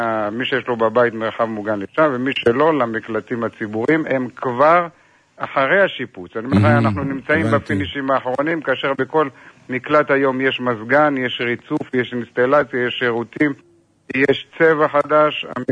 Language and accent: Hebrew; Elyakhin, Central District, Israel; אני מעורה בכל מה שקורה אצלנו ביישוב, אני יליד אליכין.